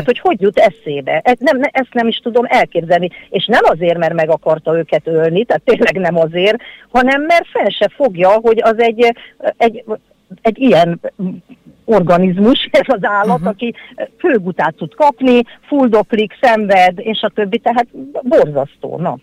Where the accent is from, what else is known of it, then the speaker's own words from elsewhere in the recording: Kaposvár, Somogy, Hungary; Kaposváron születtem, mindig városi lány voltam, sőt, emeletes házban éltünk. Hozzáteszem, tehát, hogy akkor értse mindenki, hogy 63 éves vagyok.